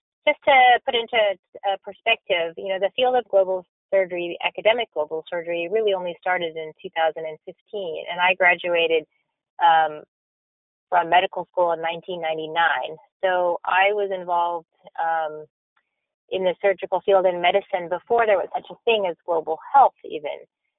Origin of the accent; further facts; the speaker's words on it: United States; born there; I was born in the United States, and I trained there to become a doctor.